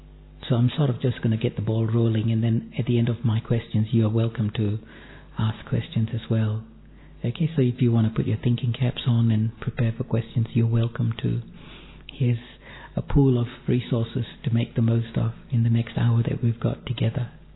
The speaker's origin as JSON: {"language": "English", "town": "Sydney", "region": "New South Wales", "country": "Australia", "said": "I'm from Sydney, Australia."}